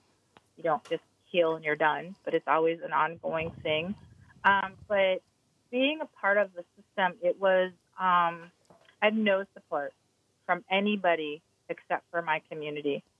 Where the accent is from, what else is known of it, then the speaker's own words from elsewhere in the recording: North Dakota, United States; and I'm not from Minnesota, I'm from North Dakota, and I had a tribal liaison.